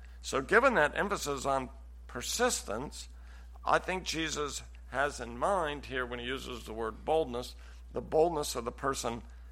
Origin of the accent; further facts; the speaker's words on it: Salem, Oregon, United States; I grew up in Salem, Oregon, very far from that culture.